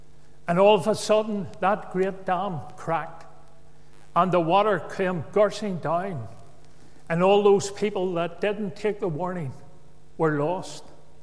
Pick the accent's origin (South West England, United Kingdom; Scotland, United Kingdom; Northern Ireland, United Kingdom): Northern Ireland, United Kingdom; Belfast; As a young man, I was brought up in the Donegal Pass area of Belfast.